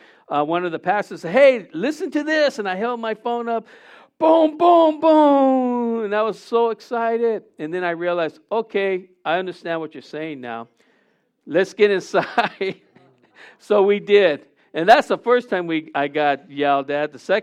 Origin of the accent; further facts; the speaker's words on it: San Diego, California, United States; And because we're from San Diego, we don't see lightning like they do out there in North Carolina.